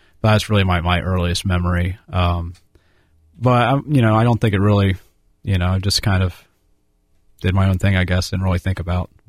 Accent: Lancaster, Ohio, United States; Well, I grew up in Lancaster, Ohio, which most people know because they used to have to drive through it to get to the Hocking Hills.

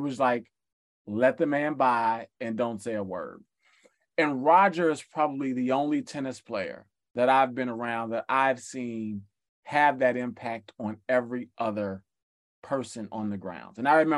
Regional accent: Chicago, Illinois, United States; I think that, you know, in my era, I grew up in Chicago

